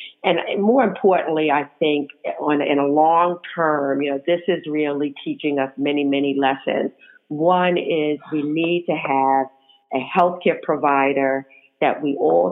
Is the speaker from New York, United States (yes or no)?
yes; New York City, New York, United States; also born or lived in California; I'm an Army brat. I was born in California, but raised in New York City since the age of three. So I am, yes, a bona fide New Yorker.